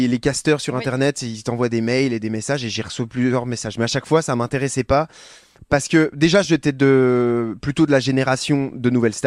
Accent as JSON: {"language": "French", "region": "Grand Est", "country": "France", "tie": "born or raised there", "said": "J'ai grandi dans le nord-est de la France, dans des montagnes, des petites montagnes, une région montagneuse qui s'appelle les Vosges. Jusqu'à mes 22, 23 ans, et après mes études, et ben je suis parti dans des plus hautes montagnes encore et à l'océan. Et maintenant, je vis entre l'océan et des hautes montagnes."}